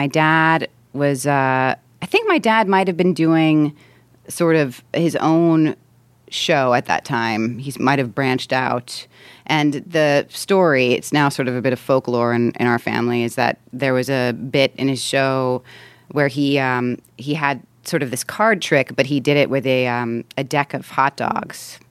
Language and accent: English; Lansdale, Pennsylvania, United States; also born or lived in Boston, United States; I grew up in Pennsylvania mostly. I had a little bit of my childhood in Boston, but for the most part, I had the whole shebang in Pennsylvania, in a town called Lansdale, which is like 45 minutes northeast of Philadelphia.